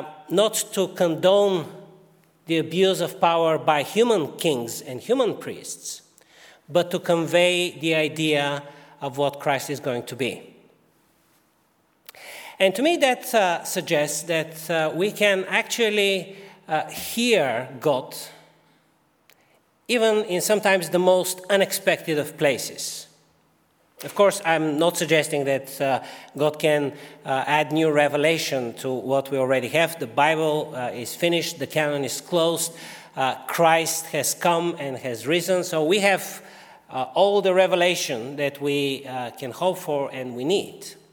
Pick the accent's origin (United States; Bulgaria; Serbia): Bulgaria; English is a second language; Some of you will know that I grew up in Bulgaria.